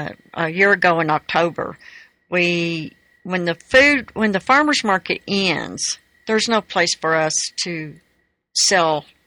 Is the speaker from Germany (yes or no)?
no; Pampa, Texas, United States; I grew up in Pampa, Texas, just east of Amarillo.